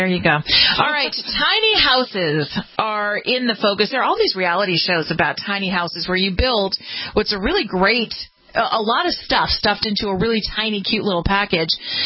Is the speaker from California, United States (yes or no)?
yes; California, United States; especially in California, my home state